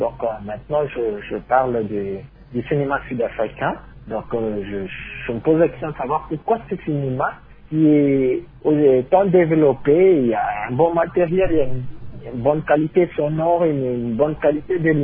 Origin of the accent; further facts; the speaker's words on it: Lubumbashi, Haut-Katanga, DR Congo; born there; elle est d'ailleurs même plus grande que ma ville natale de Lubumbashi.